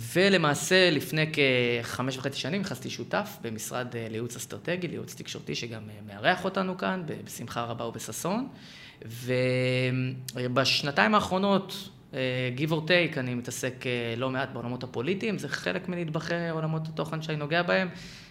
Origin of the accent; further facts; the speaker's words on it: Rehovot, Central District, Israel; גדלתי ברחובות